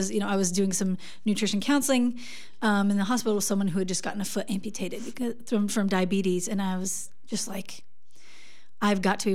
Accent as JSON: {"language": "English", "town": "Kansas City", "region": "Missouri", "country": "United States", "also_born_or_lived": "Portland, United States", "said": "That's where I'm from. Yeah, I moved here from Portland, Oregon, but originally from Kansas City."}